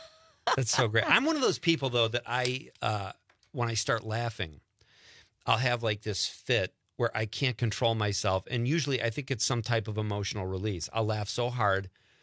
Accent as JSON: {"language": "English", "town": "Chicago", "region": "Illinois", "country": "United States", "tie": "born or raised there", "said": "there's an actor called Dennis Farina, who was my Little League coach growing up in Chicago."}